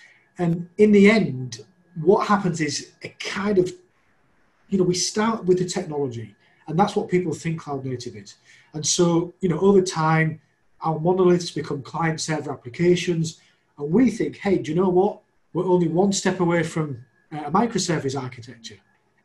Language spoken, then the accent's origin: English; Yorkshire and the Humber, United Kingdom; But I definitely am from Yorkshire, and that's why accent is slightly different.